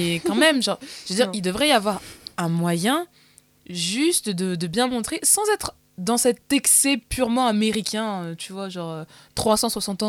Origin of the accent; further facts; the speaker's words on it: France; Déjà, nous, avec nos yeux de Français, on est choqués. Parce que chez nous, en France, comme la peine de mort est interdite...